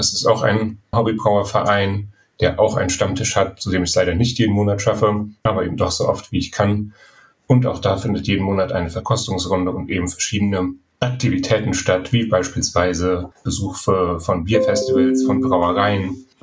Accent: North Rhine-Westphalia, Germany; Ich komme ursprünglich aus dem Siegerland. Das ist ja so ein bisschen das Bermuda-Dreieck zwischen Krombacher, Veltins und Warsteiner, also urdeutsche Pilzregion sozusagen. Und da kommt man natürlich gar nicht drum herum, mit Bier aufzuwachsen.

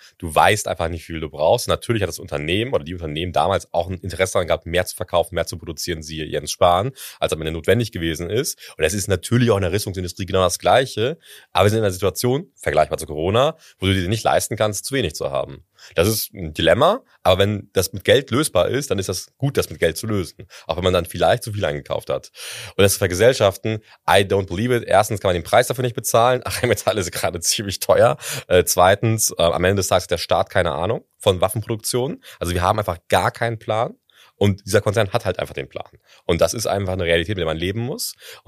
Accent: Bremen, Germany; hier im Land Bremen, finde ich ja als Bremer gut.

